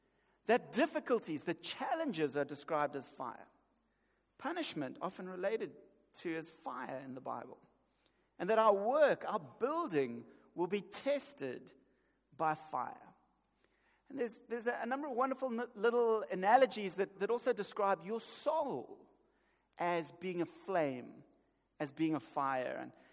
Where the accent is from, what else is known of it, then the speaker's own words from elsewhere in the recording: Johannesburg, Gauteng, South Africa; I grew up in Johannesburg. Now, in Johannesburg, this is how we build fire, okay?